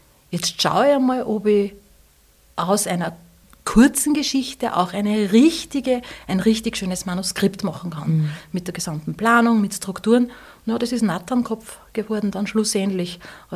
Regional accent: Steyr, Upper Austria, Austria; born there; now in Reichraming, Austria; Ja, geboren bin ich in Steyr, das ist richtig, da komme ich jetzt kurz drauf zurück. Ich wohne aber in Reichhamming, schon seit vielen Jahren.

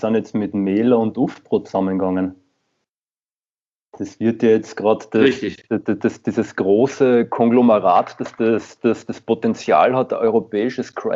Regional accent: Carinthia, Austria; ich komme ja selbst aus Kärnten im Endeffekt

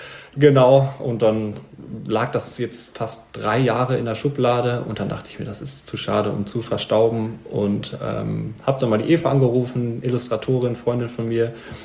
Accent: Hamm, North Rhine-Westphalia, Germany; Also ich bin auch hier in Hamm zur Schule gegangen und bin dann nach der 10. Klasse abgegangen, auf Wunsch der Schule sozusagen.

